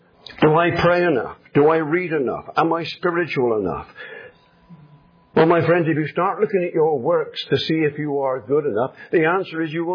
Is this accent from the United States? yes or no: no; England, United Kingdom; I am an Englishman. Some of you are English too. That means I have Puritan genes within me.